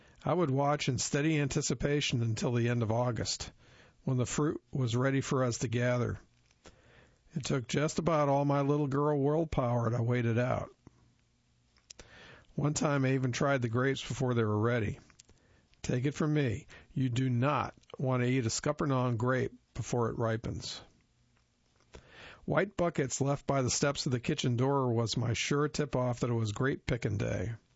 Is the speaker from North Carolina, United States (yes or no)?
yes; Raleigh, North Carolina, United States; also born or lived in Burlington; Because I was born in Burlington and grew up in Raleigh, I am partial to the carousels in these fair cities.